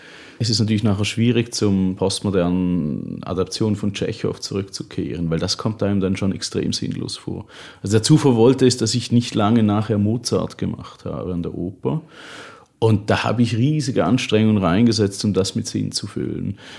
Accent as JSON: {"language": "German", "country": "Switzerland", "said": "beispielsweise die Schweiz, ich bin Schweizer, ein Land ohne Bodenschätze"}